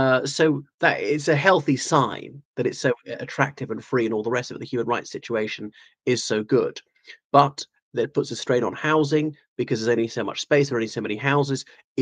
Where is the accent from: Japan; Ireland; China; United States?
Ireland; o everyone … from Ireland.